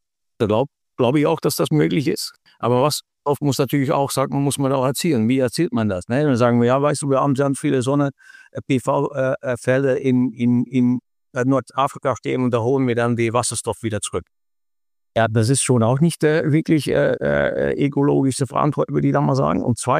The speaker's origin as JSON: {"language": "German", "country": "Netherlands", "second_language": "German", "lives_now": "Germany", "said": "dass ich als Holländer hier weiß, was da in Deutschland läuft"}